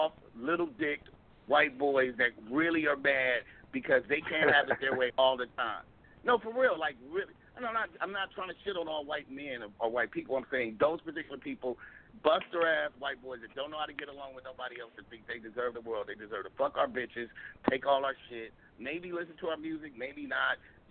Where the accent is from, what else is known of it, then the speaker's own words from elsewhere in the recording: United States; Fuck it. I'm American, bro. What the fuck? I was born here.